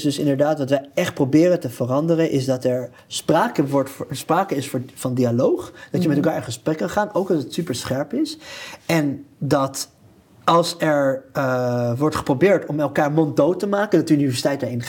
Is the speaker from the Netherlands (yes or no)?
no; Israel; Maar niemand weet dat ik uit Israël kom.